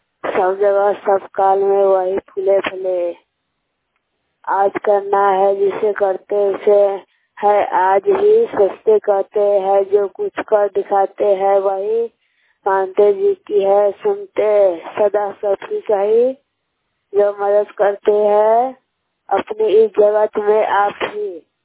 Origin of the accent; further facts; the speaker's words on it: Matnawa, Bihar, India; मैं मतनावा गांव की निवासी हूँ। मेरे जिले का नाम वैशाली है।